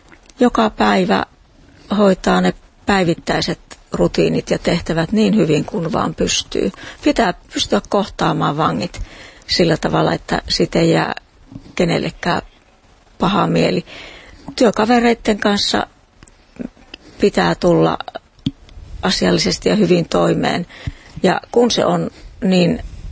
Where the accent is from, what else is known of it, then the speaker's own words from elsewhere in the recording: Heinävesi, North Savo, Finland; Heinävedeltä olen kotoisin, siellä olen syntynyt. Mun molemmat vanhemmat on tullut evakkona.